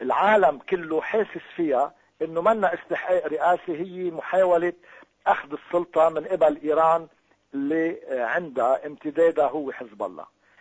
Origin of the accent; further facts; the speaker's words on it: Lebanon; صرنا 33 سنة بحرب مستديمة، باحتلالات مستديمة. نحنا كلبنانية اجا وقت هلا نحط حد لها.